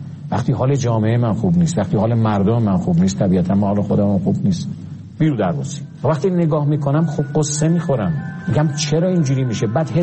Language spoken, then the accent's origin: Persian; Iran; بنده به عنوان یک ایرانی دارم یه حرفو دارم میزنم.